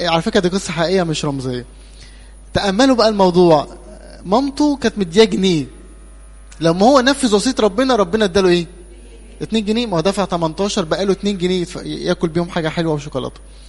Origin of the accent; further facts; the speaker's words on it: Cairo, Cairo Governorate, Egypt; أنا من القاهرة بس مرسوم في الزقازيق يعني.